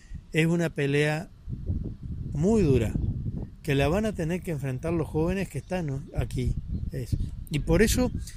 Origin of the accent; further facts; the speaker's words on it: Uruguay; creo que hay cosas que podemos hacer como uruguayos, porque el tamaño nos ayuda, que otros no pueden hacer